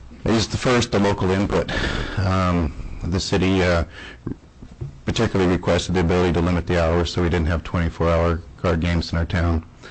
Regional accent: Houston, Alaska, United States; I'm from Houston, Alaska

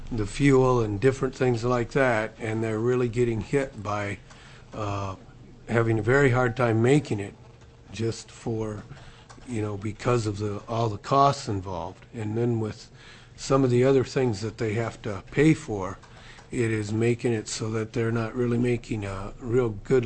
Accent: North Pole, Alaska, United States; I'm from North Pole, Alaska

